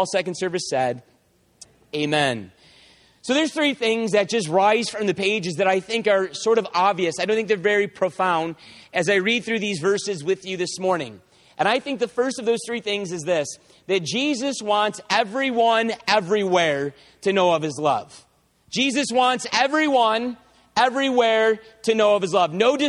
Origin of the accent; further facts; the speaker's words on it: Spencerport, New York, United States; I was born in Spencerport. And I went to church in Spencerport. And I went to high school in Spencerport. And I graduated from Spencerport. And I married a girl from Spencerport. And I bought a house in Spencerport.